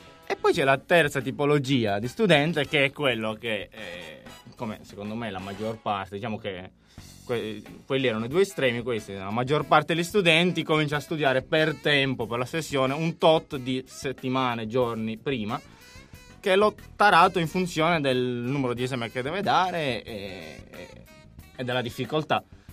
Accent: Sardinia, Italy; io non ce la faccio a dirlo con una N, sono sardo, lo dico con due N.

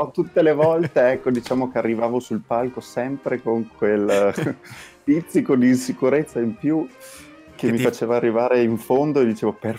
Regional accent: Verona, Veneto, Italy; born there; mi ha portato per la prima volta nella mia città natale, a Verona

